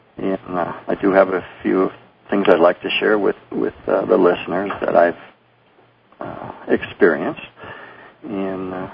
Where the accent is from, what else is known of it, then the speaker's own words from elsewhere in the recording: South Dakota, United States; And I come from South Dakota, and so when we greet our friends, we say Hokoda